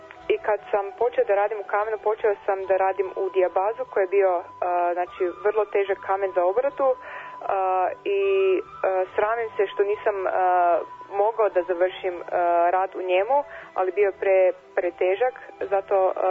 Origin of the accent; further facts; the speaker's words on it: Celje, Savinja, Slovenia; Serbian is a second language; dolazim iz Celja, iz Slovenije. Završila sam školu primenjenih umetnosti u Ljubljani.